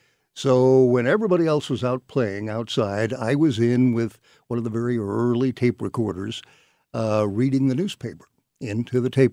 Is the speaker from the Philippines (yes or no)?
no; University City, Missouri, United States; University City.